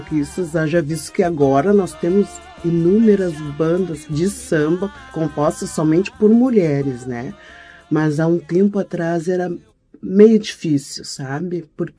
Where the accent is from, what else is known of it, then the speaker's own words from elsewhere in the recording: Carazinho, Rio Grande do Sul, Brazil; born there; Eu nasci em Carazinho. E eu fui criada por pastor evangélico, sim, né?